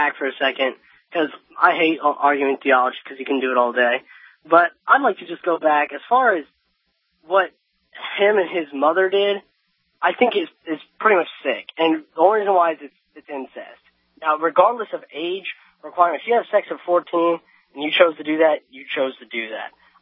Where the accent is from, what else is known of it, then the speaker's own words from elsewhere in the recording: Evansville, Indiana, United States; I'm a Christian. I'm from Evansville, too, and so I really had to put my two cents in.